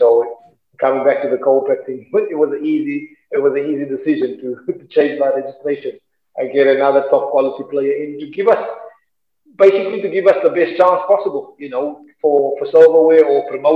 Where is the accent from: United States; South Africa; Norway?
South Africa; now in England; as a South African playing in England